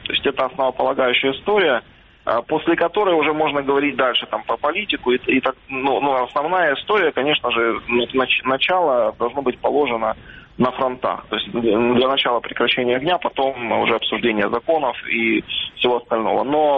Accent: Donetsk, Donetsk Oblast, Ukraine; moved away as an adult; как гражданина и как переселенца, как уроженца Донецка.

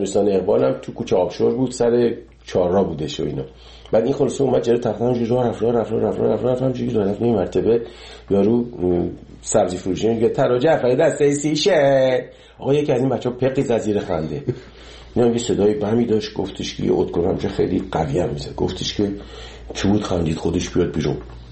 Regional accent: Iran; moved away; 30 سال 30 خورده سال که از ایران من اومدم بیرون

